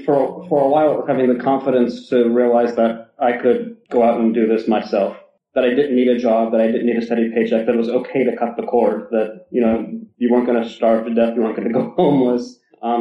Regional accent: Pennsylvania, United States; also born or lived in Philadelphia; now in Chicago, United States; I just recently moved to Chicago, and the question about where are you from becomes increasingly more complicated as time goes on. I grew up in Western Pennsylvania, and then I went to school in Philadelphia.

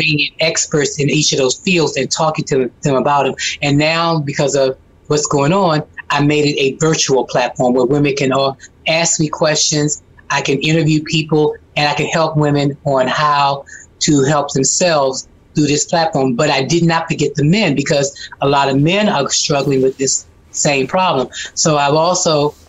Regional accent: North Carolina, United States; now in Washington, United States; well, I'm from North Carolina. But yeah, I mean, I have the city, but I still got the country

